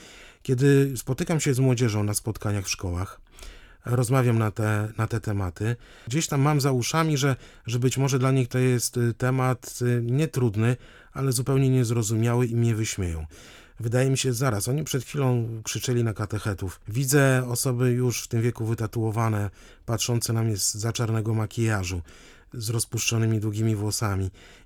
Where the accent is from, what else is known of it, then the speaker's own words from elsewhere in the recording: Warmian-Masurian Voivodeship, Poland; Na Warmii, skąd jestem, to jest... ponad 2000 kapliczek uchowanych do dzisiejszych czasów